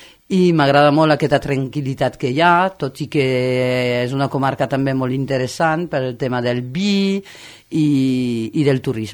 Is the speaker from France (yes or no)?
yes; La Romieu, Occitania, France; el meu poble de França, es diu La Romieu